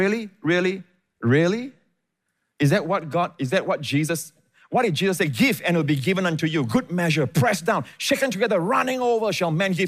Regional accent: Singapore; I'm a Singaporean born in Kanan Kerbau Hospital.

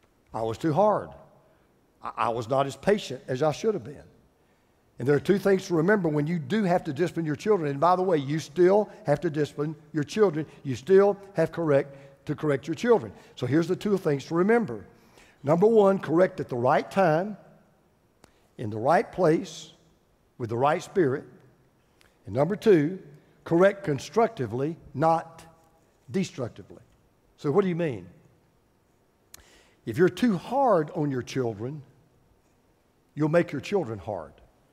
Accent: Oakwood, United States; I mean, I grew up in Oakwood. We really had a Floyd the barber and we had an Otis the drunk.

